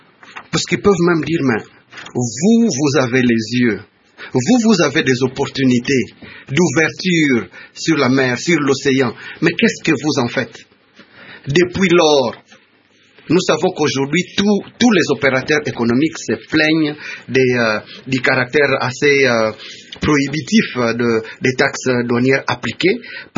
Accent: DR Congo; en tant que Congolais

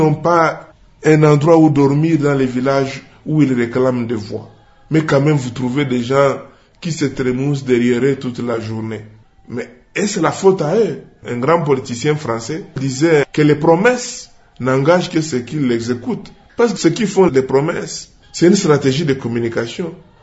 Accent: Bukavu, South Kivu, DR Congo; la situation socio-politique que nous vivons en général chez nous au Congo et en particulier ici chez nous à Bukavu.

